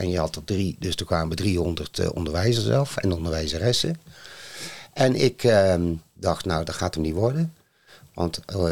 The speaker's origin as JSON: {"language": "Dutch", "region": "North Brabant", "country": "Netherlands", "tie": "born or raised there", "said": "Ik ben geboren en getogen in Brabant, in de buurt van Eindhoven. Ik heb daar zoals het daar hoorde, een katholieke school bezocht. Want alle scholen waren daar katholiek."}